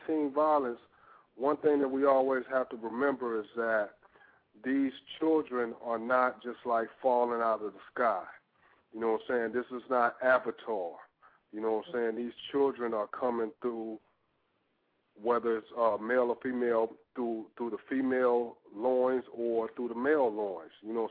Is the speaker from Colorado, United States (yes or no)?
no; California, United States; I grew up in California